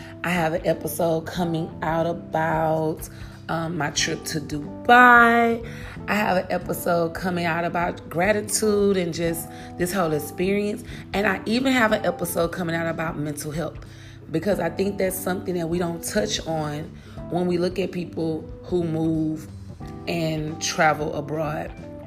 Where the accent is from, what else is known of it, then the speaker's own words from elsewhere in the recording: Texas, United States; Now, I will say this, in my home state of Texas